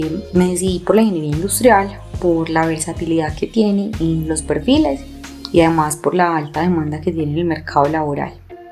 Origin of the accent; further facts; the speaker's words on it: Medellín, Antioquia, Colombia; soy ingeniera industrial de la Universidad de Antioquia, soy de Medellín.